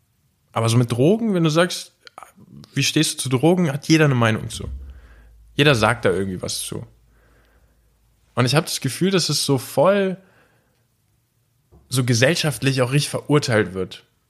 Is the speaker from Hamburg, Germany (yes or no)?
no; Düsseldorf, North Rhine-Westphalia, Germany; bei uns im Schlosspark im Benrath, da wo ich aufgewachsen bin